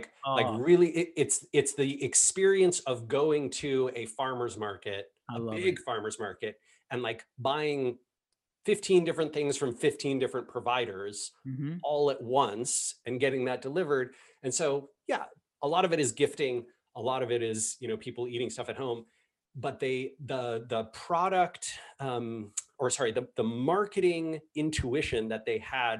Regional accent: Seattle, Washington, United States; there's a company that's located here in my hometown called Savor Seattle.

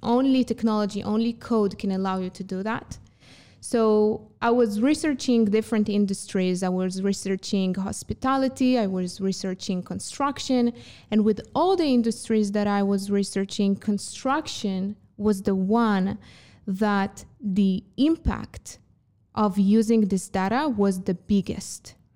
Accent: Israel; So I'm from Israel originally

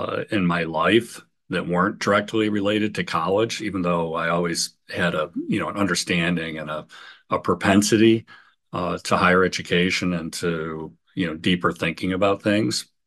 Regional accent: Rochester, New York, United States; But anyways, my background, I grew up in Rochester.

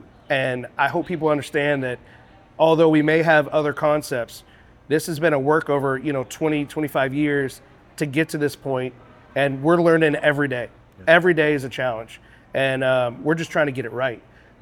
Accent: The Woodlands, Texas, United States; I grew up in the Woodlands in 1977, right?

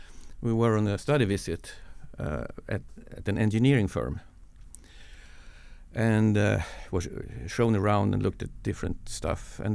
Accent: Skellefteå, Västerbotten County, Sweden; now in Umeå, Sweden; But I grew up in Skellefteå, which is about 130 kilometers north of Umeå. I came to Umeå as a student, close to 50 years ago now.

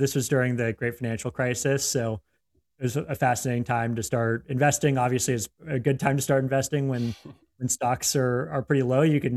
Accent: California, United States; So I grew up in the Bay Area, close by where the company is based today in San Francisco.

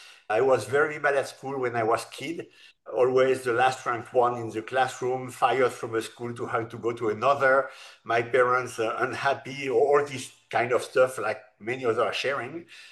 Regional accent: France; I'm from France. I'm living in Paris

